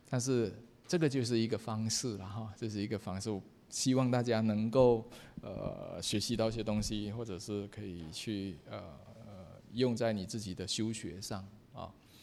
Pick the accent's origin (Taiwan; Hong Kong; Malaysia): Malaysia; 我是马来西亚人